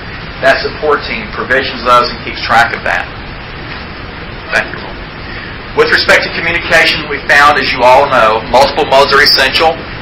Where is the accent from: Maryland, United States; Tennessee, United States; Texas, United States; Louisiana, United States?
Louisiana, United States; I know I'm from Calcasieu Parish.